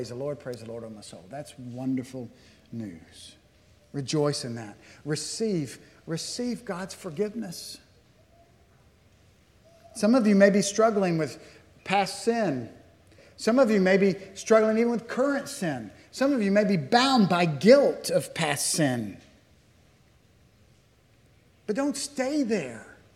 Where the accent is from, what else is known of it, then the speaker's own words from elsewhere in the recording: Arkansas, United States; I grew up in Arkansas, so the language here, a lot of my language that we used to use in Arkansas is different than it is today.